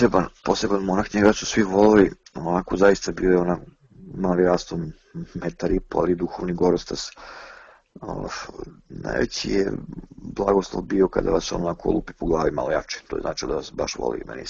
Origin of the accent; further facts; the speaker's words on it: Serbia; ja sam Srbin. Ponosno sam onako odgovorio